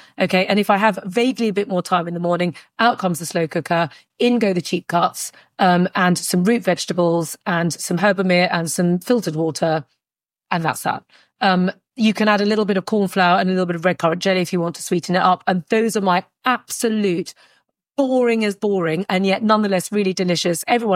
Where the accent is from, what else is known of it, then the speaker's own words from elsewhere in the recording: United Kingdom; So as a British woman, I have a kettle in my kitchen